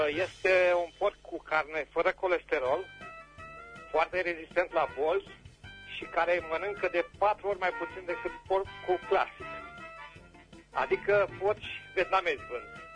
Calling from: Berzovia, Caraș-Severin, Romania; din Berzovia

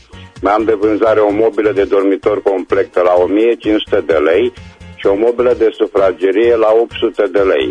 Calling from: Reșița, Caraș-Severin, Romania; Alo, bună ziua! … sunt din Reșița și am și eu de vânzare următoarele.

